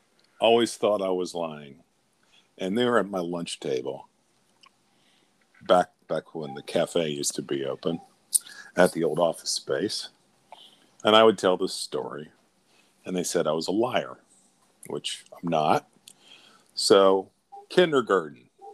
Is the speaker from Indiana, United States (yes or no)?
yes; Anderson, Indiana, United States; I'm originally from Anderson.